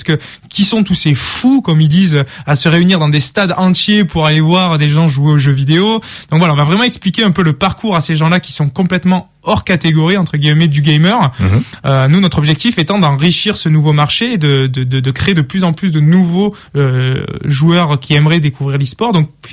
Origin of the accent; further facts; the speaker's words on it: Marseille, Provence-Alpes-Côte d'Azur, France; now in Lyon, France; Alors, ça va s'entendre déjà, je viens de Marseille.